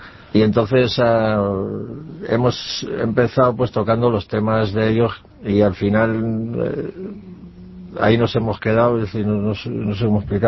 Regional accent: Asturias, Spain; now in Madrid, Spain; Yo vivo en Madrid también, aunque soy asturiano, pero vivo en Madrid.

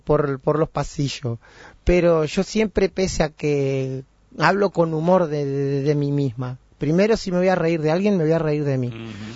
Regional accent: Sarandí Grande, Florida, Uruguay; also born or lived in Montevideo; Nací en Montevideo y me crié en Sarandí Grande, Florida, que es donde hice parte de la escuela, hice el ciclo básico del liceo, donde prácticamente me crié ahí.

